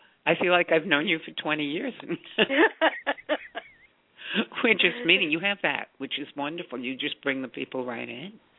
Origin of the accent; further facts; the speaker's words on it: Brooklyn, New York, United States; It's terrific, because I'm a kid from Brooklyn, so we always talked a lot in Brooklyn.